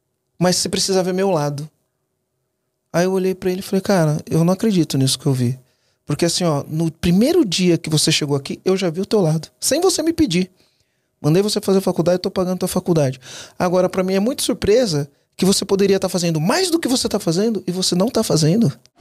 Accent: São Paulo, Brazil; lá em Santo André, eu sou do ABC Paulista

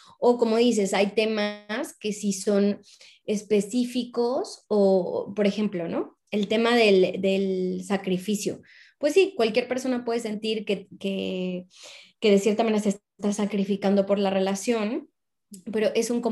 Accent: Mexico; yo soy mexicana, pero hablamos en inglés, es nuestro idioma común, ¿no? Neutral, un tercer idioma.

